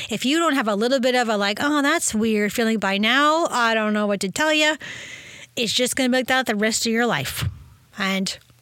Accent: Canada; I'm from Canada.

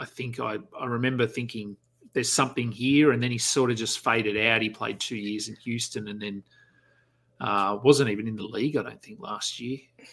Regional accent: Australia; which I think here as an Australian

